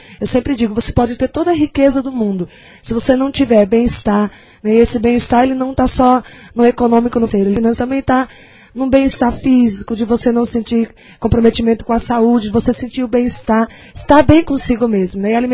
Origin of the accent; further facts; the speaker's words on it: Northeast Brazil, Brazil; eu falo isso porque eu sou nordestina, né?